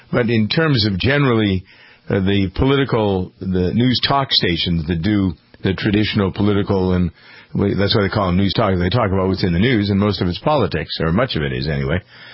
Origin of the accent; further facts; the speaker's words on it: Massachusetts, United States; I came from Massachusetts. And how dare I come to Ohio